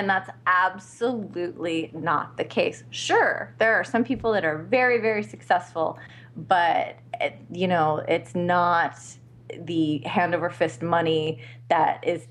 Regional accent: Los Angeles, California, United States; I'm born and raised in Los Angeles.

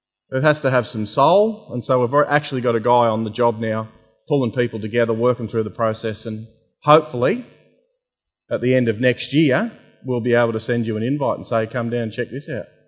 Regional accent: Campbelltown, New South Wales, Australia; I am from Campbelltown originally

